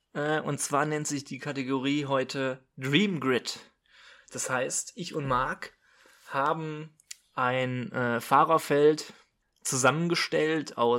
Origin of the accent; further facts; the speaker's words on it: Germany; wir sind ein deutscher Podcast, wir sind beide Deutsche